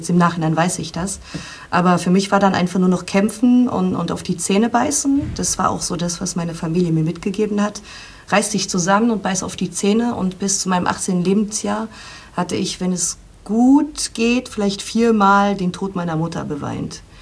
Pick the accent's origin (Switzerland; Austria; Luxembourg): Luxembourg; moved away as an adult; also born or lived in Düsseldorf, Germany; ich bin in Düsseldorf geboren, bin aber mit 1,5 Jahren nach Luxemburg mit meiner Mama zurück ausgewandert, wo sie hergekommen ist. Und bin da tatsächlich bis 2015 geblieben. Habe da 12 Jahre lang als Radiomoderatorin gearbeitet. Und 2015 bin ich dann nach Berlin.